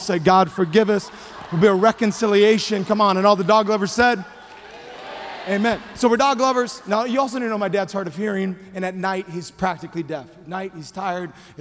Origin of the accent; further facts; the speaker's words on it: Hawaii, United States; Well, I grew up in Hawaii, and we didn't really take road trips because it's an island, in case you didn't know.